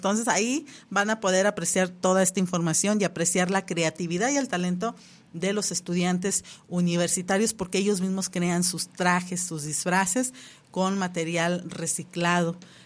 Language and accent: Spanish; Mexico; estas bonitas tradiciones que tenemos como mexicanas, como mexicanos